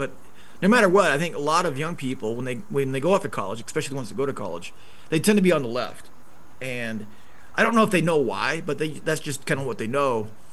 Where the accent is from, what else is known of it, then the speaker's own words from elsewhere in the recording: Idaho, United States; Well, I grew up in Idaho. My parents went bankrupt twice.